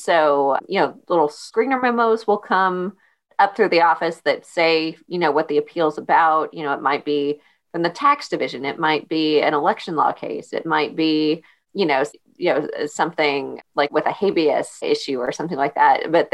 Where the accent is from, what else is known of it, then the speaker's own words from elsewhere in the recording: Big Spring, Texas, United States; now in Houston, United States; And before that, I grew up in Big Spring, Texas. I went to college at Abilene Christian University.